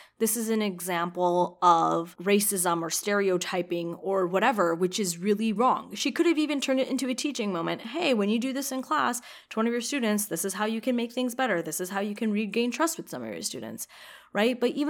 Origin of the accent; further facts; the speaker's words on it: California, United States; I love that word, and I've never heard of that place, even though I grew up in SoCal.